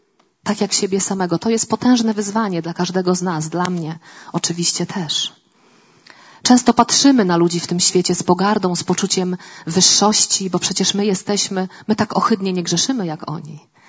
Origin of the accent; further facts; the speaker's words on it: coast, Poland; Ja pochodzę z nadmorza.